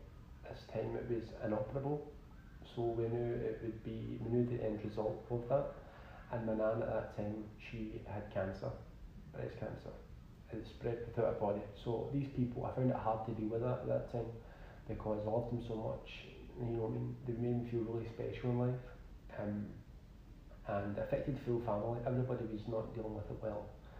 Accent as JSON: {"language": "English", "town": "Glasgow", "region": "Scotland", "country": "United Kingdom", "tie": "born or raised there", "said": "So, I'm 35. I was born in Glasgow, Southside. I'm not born at the south side, born in the hospital obviously, but I was from the south side, the deep south as they call it"}